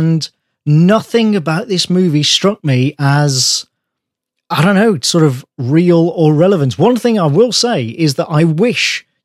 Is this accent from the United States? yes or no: no; United Kingdom; And maybe this is not to do with me being British, but something to do with, sort of me and my background and life.